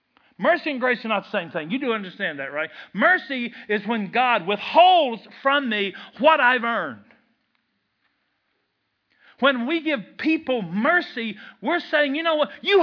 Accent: Kentucky, United States; I'm from Kentucky. Forgive me.

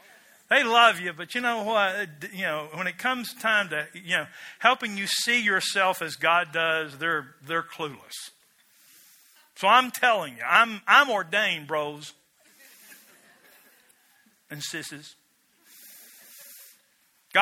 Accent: Wisconsin, United States; And yet I'm a bald-headed boy from Barron County

